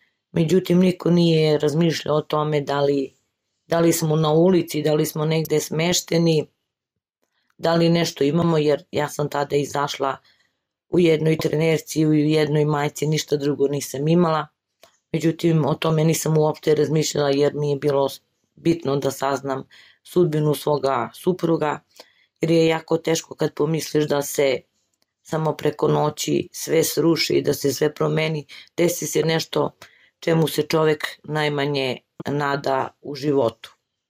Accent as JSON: {"language": "Serbian", "town": "Gračanica", "country": "Kosovo", "tie": "born or raised there", "said": "Rođena sam u Gračanici, živjela u Gračanici, ali eto, bila sam udata u Slivovo"}